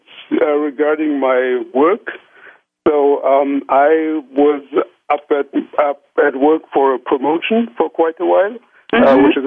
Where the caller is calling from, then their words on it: Frankfurt, Hesse, Germany; From Frankfurt in Germany.